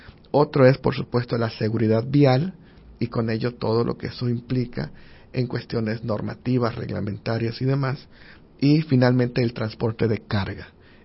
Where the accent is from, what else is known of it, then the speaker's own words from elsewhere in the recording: Yucatán, Mexico; accent: Yucatecan; va a salir mi acento yucateco